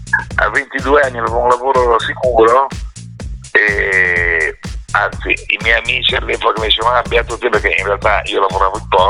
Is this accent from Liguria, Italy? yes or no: yes; Genoa, Liguria, Italy; born there; io sono nato a Genova, ma per me il mare è una roba che non ha più fondo.